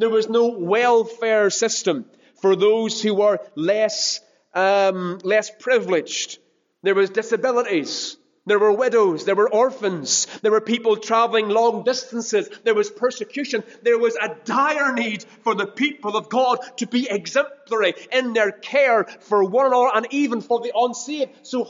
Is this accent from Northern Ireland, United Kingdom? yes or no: yes; Ballymena, Northern Ireland, United Kingdom; he knew I was from Ballymena